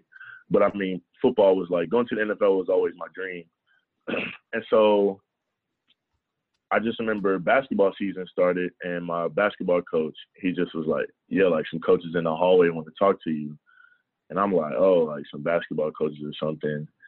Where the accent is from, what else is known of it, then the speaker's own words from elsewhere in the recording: Texas, United States; also born or lived in Baltimore; I wanted to go to Texas just because of the lore, you know, growing up in Texas. I mean, even before I moved to Texas, like, Vince Young was just a man, and everybody saw that Rose Bowl game, like, mm-hmm. even from Baltimore.